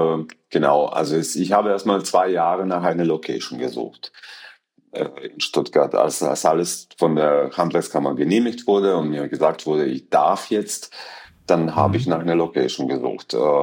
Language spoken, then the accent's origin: German; Croatia; seine Eltern kommen aber aus demselben Ort, wo ich herkomme, aus Kroatien.